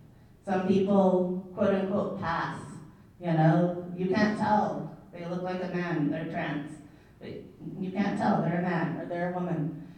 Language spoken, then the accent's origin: English; Washington, United States; also born or lived in Colombia; I was born on Mwaska territory, which is also known as Colombia, South America. And then I was adopted to a white family in Coast Salish territory in Washington State. Grew up in a small, very white town.